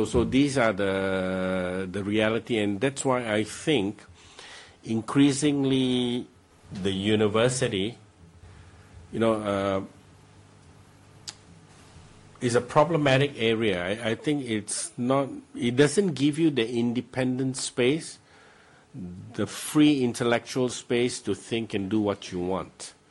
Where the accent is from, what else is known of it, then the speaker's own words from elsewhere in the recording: Singapore; because I come from Singapore and there's a lot of that happening in Singapore